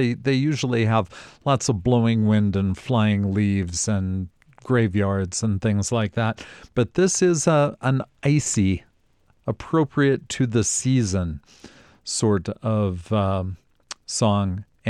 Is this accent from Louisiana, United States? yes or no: no; California, United States; My good friend Steve O'Brien, with whom I grew up in California as a little boy